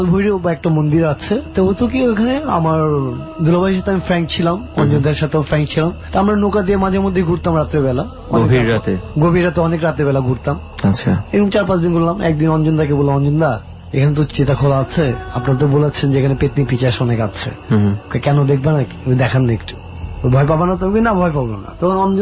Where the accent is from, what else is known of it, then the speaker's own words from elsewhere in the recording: Dhaka, Dhaka Division, Bangladesh; আমার বাড়ি হলো হাজারীবাগ